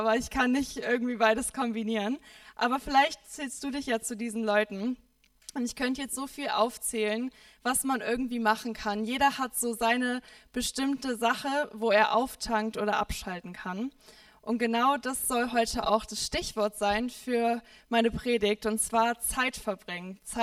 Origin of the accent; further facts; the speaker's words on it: Gifhorn, Lower Saxony, Germany; ich komme aus Gifhorn, aus der Kirche im Brauhaus